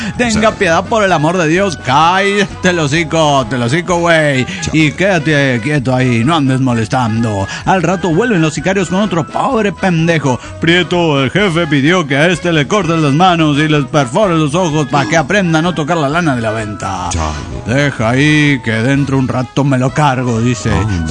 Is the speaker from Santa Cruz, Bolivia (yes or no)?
no; Tarija, Bolivia; de Tarija, Bolivia.